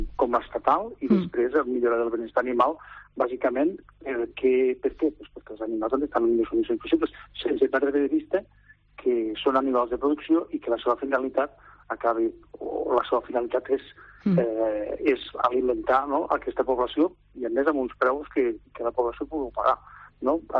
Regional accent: Juneda, Catalonia, Spain; Nosaltres som de Juneda, que estem ben comunicats

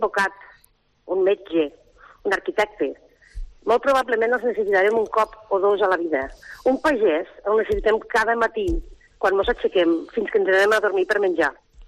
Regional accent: Lleida, Catalonia, Spain; jo vaig néixer a Lleida, ara fa 53 anys, i jo vinc de l'Horta de Lleida. Els meus pares eren pagesos i, per tant, sóc una dona de la terra.

